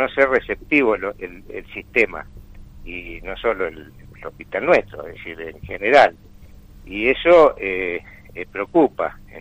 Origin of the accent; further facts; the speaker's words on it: Argentina; Nosotros somos Argentina, y con nuestros defectos y virtudes tenemos un sistema